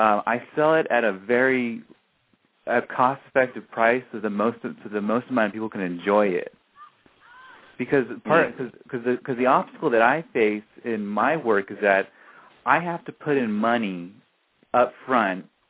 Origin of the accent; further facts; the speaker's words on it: California, United States; also born or lived in New York; And really, out here in California, although I did live in New York, and New York is a different ball game.